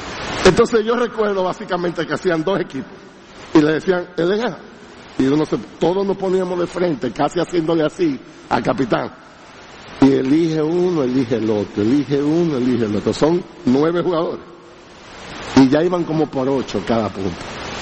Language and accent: Spanish; Santiago, Dominican Republic; Yo recuerdo mi infancia allá en Santiago